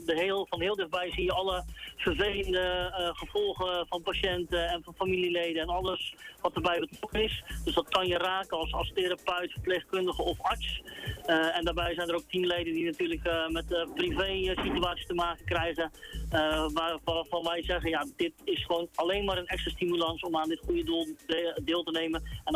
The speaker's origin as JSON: {"language": "Dutch", "town": "Rotterdam", "region": "South Holland", "country": "Netherlands", "said": "wij zijn afkomstig uit Rotterdam. Dus ja, als je dan naar je eigen stad terug mag lopen"}